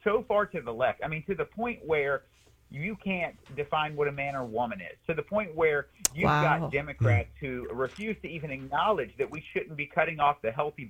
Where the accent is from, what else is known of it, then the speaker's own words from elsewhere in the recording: Florida, United States; born there; Texas is home to me, but I was born in Florida. And, you know, Florida is always going to be second home to me.